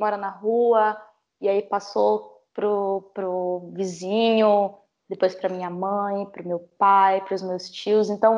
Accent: Manaus, Amazonas, Brazil; now in São Paulo, Brazil; eu vou fazer 25 anos na próxima semana. Eu sou de Manaus.

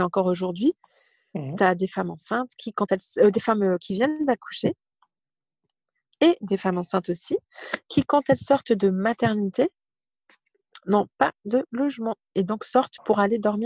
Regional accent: Saint-Dizier, Grand Est, France; je suis née, j'ai grandi à Saint-Dizier, en Haute-Marne

